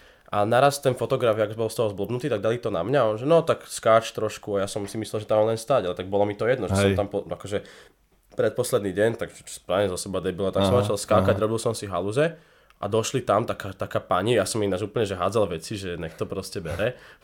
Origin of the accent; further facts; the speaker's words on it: Bratislava, Bratislava Region, Slovakia; narodil som sa na Slovensku, no aj na Antolskej, reprezent Petržalka.